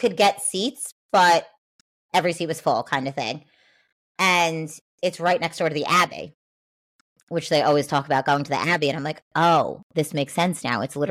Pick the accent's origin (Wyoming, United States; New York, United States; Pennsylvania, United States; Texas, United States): New York, United States; I am a New Yorker through and through and I love Long Beach.